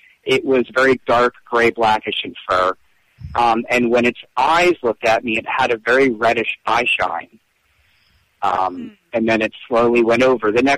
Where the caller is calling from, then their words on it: Philadelphia, Pennsylvania, United States; I'm from Philadelphia, Pennsylvania.